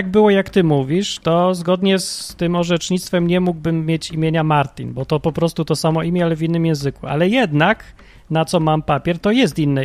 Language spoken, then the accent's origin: Polish; Kraków, Lesser Poland, Poland; born there; Urodziłem się w Krakowie. Mam żyć w Krakowie cały czas, bo się urodziłem.